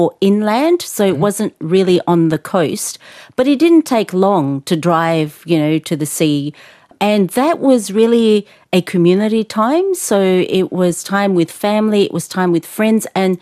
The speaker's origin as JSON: {"language": "English", "town": "Lautoka", "region": "Western Division", "country": "Fiji", "tie": "born or raised there", "said": "I grew up in the Pacific, and specifically the island of Fiji and the western side of the bigger island of Fiji, which we call Vitilevu, in a town called Lotoka. My people are Rutuman, they are Polynesian"}